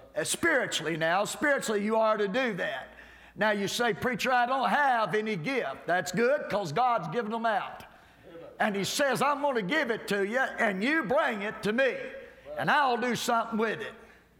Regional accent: Kentucky, United States; I love it. I'm from Kentucky. You wouldn't know that talking to me. But I love Florida. I pastored in Florida

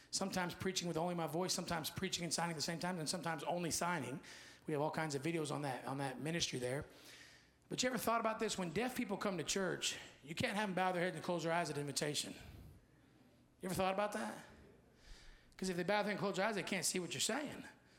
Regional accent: St. Augustine, Florida, United States; born there; In 1975, I was born in St. Augustine, Florida, because my father was teaching at a deaf school there

